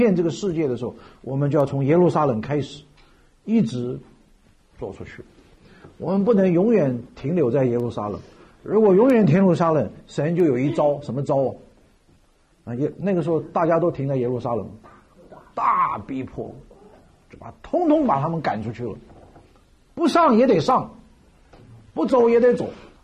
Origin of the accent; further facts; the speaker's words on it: China; 中国人是最自私的，真的，我们都是中国人